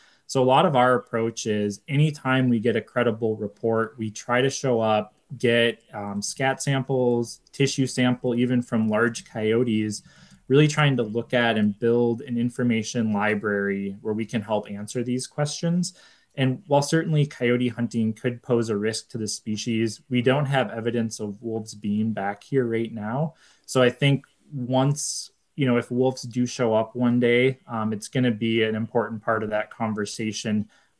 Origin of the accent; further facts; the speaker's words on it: Minnesota, United States; And I'm originally from Minnesota, so I've had some close encounters with gray wolves out there.